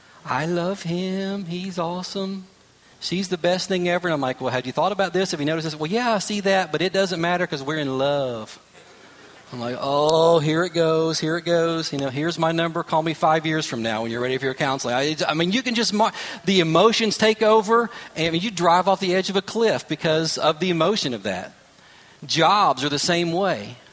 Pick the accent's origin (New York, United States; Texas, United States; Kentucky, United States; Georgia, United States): Kentucky, United States; Now, the good news is I'm from Kentucky, so at the age of 41 to have only lost one tooth, I'm still doing pretty well